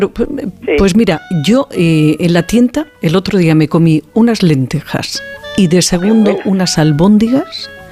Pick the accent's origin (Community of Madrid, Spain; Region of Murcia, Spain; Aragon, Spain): Community of Madrid, Spain; Madrid; sobre todo los que somos de Madrid